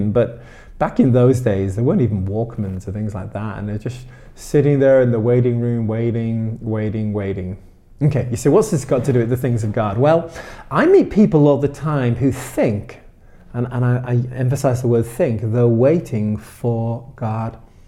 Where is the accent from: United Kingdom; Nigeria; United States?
United Kingdom; Widnes, North West England; also born or lived in Liverpool; So I grew up in, I was born in Liverpool, and I grew up in the county of Cheshire in the UK. Actually grew up in a little town called Widnes.